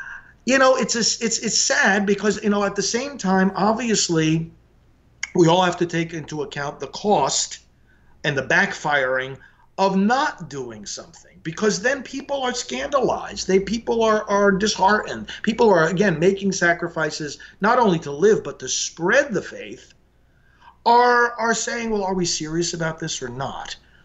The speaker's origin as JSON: {"language": "English", "region": "New York", "country": "United States", "tie": "born or raised there", "said": "Yeah. And it's my home state."}